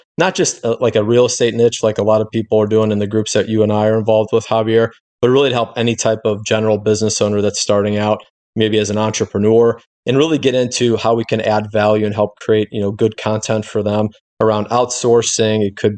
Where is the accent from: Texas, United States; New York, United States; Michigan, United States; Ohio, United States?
Ohio, United States; Cleveland; I'm from Cleveland, Ohio. And we met in Mesa, Arizona.